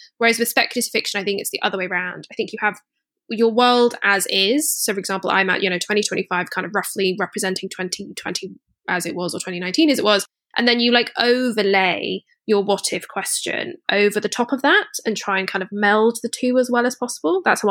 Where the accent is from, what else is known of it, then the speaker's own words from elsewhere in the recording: Scotland, United Kingdom; I grew up in Scotland